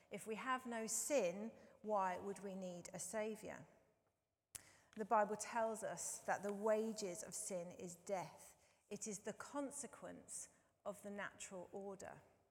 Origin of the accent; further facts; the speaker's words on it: United Kingdom; something we'd rather not think about because we're British.